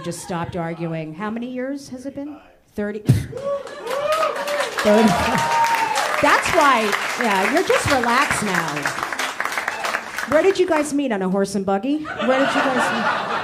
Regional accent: South Orange, New Jersey, United States; Oh, I grew up in South Orange, right next to Newark.

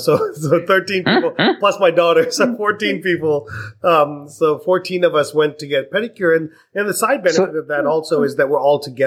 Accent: India; you know, I'm Indian, so I'm relatively frugal.

